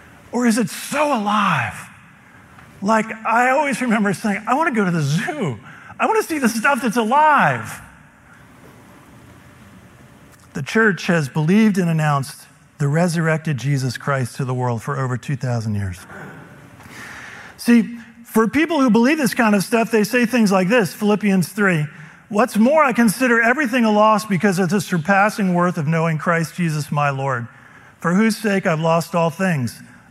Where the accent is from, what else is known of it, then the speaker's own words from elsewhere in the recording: New York, United States; I remember when I was a little kid, we grew up outside of New York City, and my mom would take my brother and sister and me into Manhattan for little learning experiences.